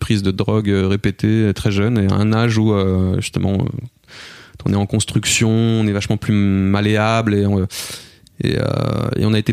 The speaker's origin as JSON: {"language": "French", "town": "Cergy", "region": "Île-de-France", "country": "France", "tie": "born or raised there", "said": "mais on a grandi à Cergy"}